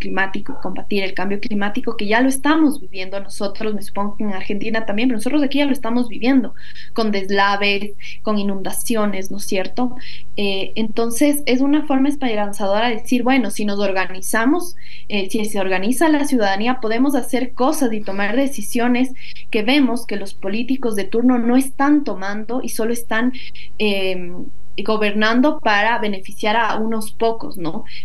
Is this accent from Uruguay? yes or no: no; Ecuador; una esperanza para nosotros como ecuatorianos, ecuatorianas